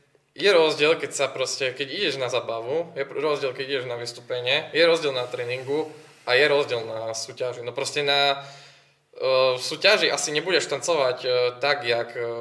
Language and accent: Slovak; Bardejov, Prešov Region, Slovakia; keďže som z Bardejova